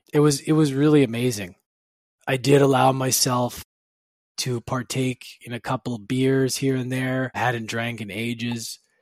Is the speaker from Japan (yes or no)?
no; Edmonton, Alberta, Canada; As you guys know, I'm a hockey player and I grew up in Edmonton, so it's a no-brainer probably, right?